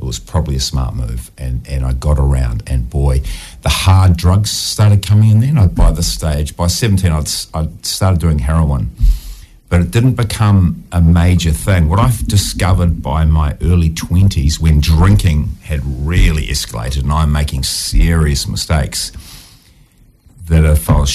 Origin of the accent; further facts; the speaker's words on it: Kapiti Coast, Wellington, New Zealand; basically, I grew up in Kapi Coast.